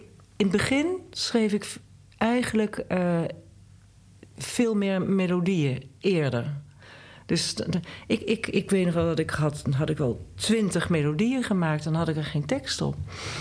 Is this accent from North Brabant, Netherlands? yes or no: yes; Eindhoven, North Brabant, Netherlands; En dat is eigenlijk ook wel wat wij hier in Brabant hebben. Ik kom dus uit Eindhoven. En dat is nog niet echt een stad die je zo vreselijk inspireert. Het is geen mooie stad.